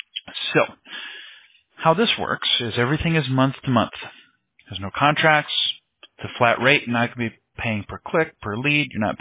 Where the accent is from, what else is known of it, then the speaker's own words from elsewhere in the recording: Midwest, United States; I'm originally from the Midwest, so over there it's, I don't even want to know how cold it is over there.